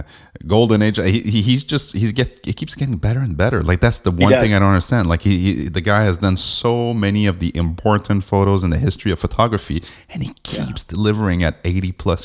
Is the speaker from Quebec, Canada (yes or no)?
yes; Montreal, Quebec, Canada; I mean, I'm from the east part of Canada. I'm from Montreal